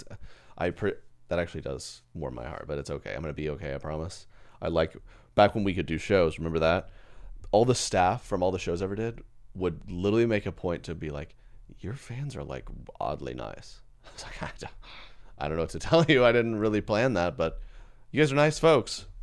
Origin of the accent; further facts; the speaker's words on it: Arkansas, United States; Like, listen, I'm from South Arkansas, so I know.